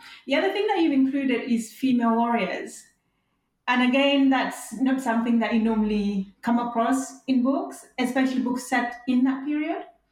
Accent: Uganda; I mean, I'm from Uganda, and like in Nigeria, there have been LGBT practices forever.

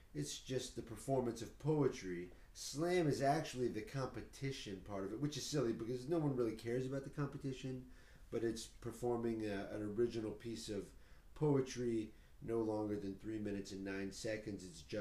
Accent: Houston, Texas, United States; I'm from Houston, Texas. I'm an only child.

